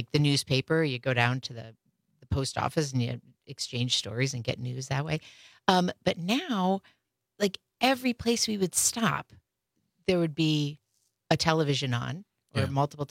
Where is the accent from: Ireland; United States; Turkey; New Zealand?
United States; Wisconsin; They're like, where are you from? I'm like, Wisconsin.